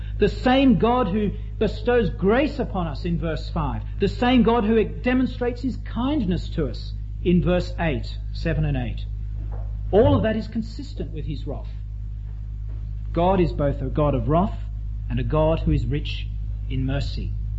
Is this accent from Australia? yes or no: yes; Australia; because we're Australian